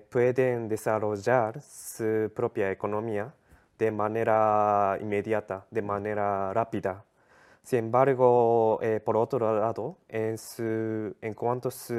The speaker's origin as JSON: {"language": "Spanish", "region": "Tokyo", "country": "Japan", "second_language": "Spanish", "said": "Yo soy de Tokio."}